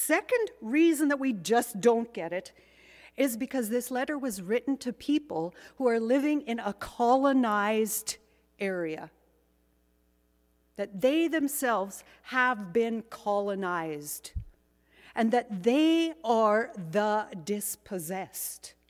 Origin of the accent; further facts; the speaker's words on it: Canada; I am a citizen of Canada, I'm a Canadian.